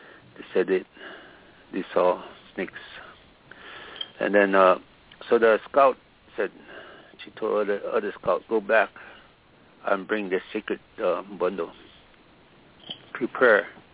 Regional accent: United States; first language Lakota; English is a second language; I'm a Lakota. I speak my language as a young boy. That's what my grandmother told me. And that's my first language.

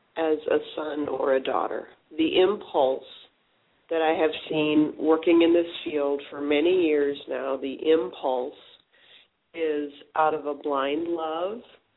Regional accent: United States; You know, I am an American, and I work in this American field of consciousness

